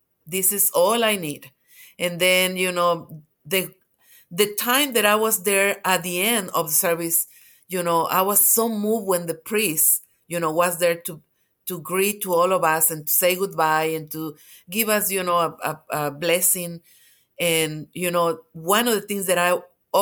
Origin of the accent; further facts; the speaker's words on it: Mexico; now in Atlanta, United States; I'm from Mexico